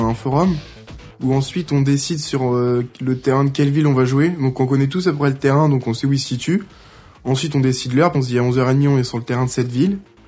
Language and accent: French; Île-de-France, France; j'ai 17 ans, je viens des Yvelines, 78.